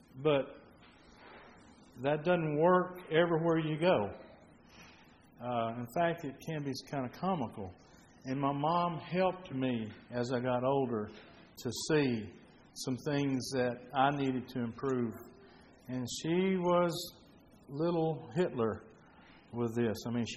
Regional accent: Rockwall, Texas, United States; I grew up in a time when I came from a small town. I was born in Rockwall, Texas, which at that time was the tiniest county in Texas, the smallest, and a small town.

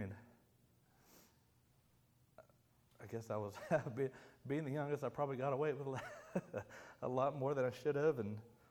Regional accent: Norwich, East of England, United Kingdom; born there; also born or lived in United States; I was born in Norwich, England, January 29th, 1987. My family had moved back and forth from America to England several times.

